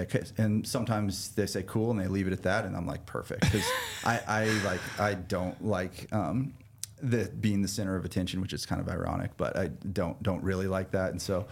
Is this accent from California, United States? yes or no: yes; Crowley, California, United States; So I grew up just outside of Mammoth in a small town called Crowley. It was like population of 500 people.